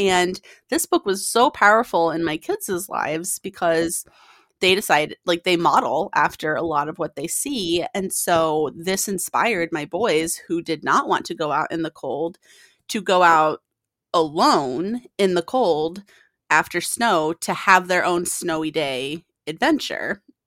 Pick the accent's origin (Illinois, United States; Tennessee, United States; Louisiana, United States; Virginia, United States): Illinois, United States; Chicago; also born or lived in Bloomington-Normal, Illinois / Ames, Iowa / Iowa City, Iowa; Like I was born in Bloomington Normal in Illinois and then moved north to Chicago. And then I've lived on that line since I was five.